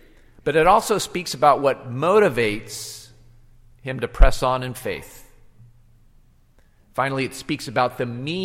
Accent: California, United States; born there; my parents were immigrants to the United States from South Korea, and I was born in a small town in California.

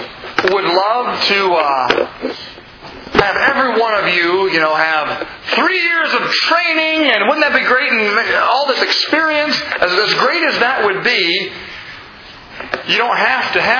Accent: Milwaukee, Wisconsin, United States; I'm from Wisconsin, okay? I know that logo.

